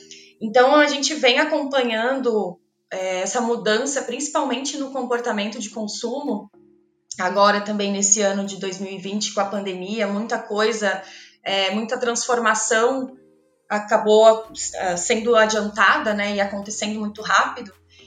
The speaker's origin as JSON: {"language": "Portuguese", "region": "Rio Grande do Sul", "country": "Brazil", "lives_now": "São Paulo, Brazil", "said": "eu sou gaúcha, mas moro em São Paulo."}